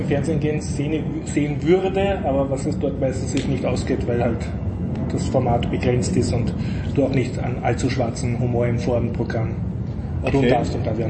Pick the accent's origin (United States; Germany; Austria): Austria; Man fühlt sich als Österreicher gleich gut aufgehoben.